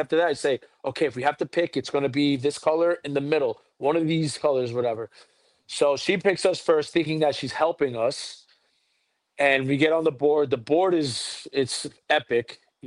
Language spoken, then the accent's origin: English; New York, United States; we're both from New York, and we're both Dominican